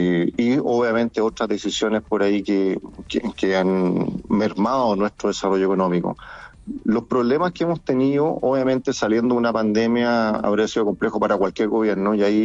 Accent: Chile; si les va bien a ellos, nos va bien a todos nosotros como chilenos.

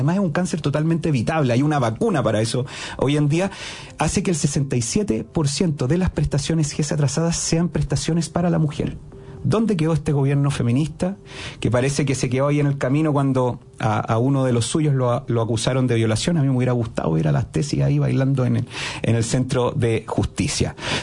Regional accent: O'Higgins, Chile; mencionó a mi tierra colchagüina, un gran saludo para la gente de la región de O'Higgins

